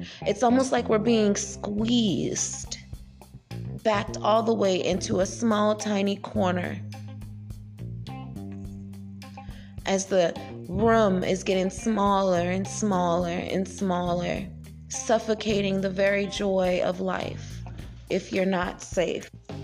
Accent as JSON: {"language": "English", "town": "New Orleans", "region": "Louisiana", "country": "United States", "tie": "born or raised there", "said": "being a New Orleanian, a Louisianan born and raised, my heart aches for the people in my hometown."}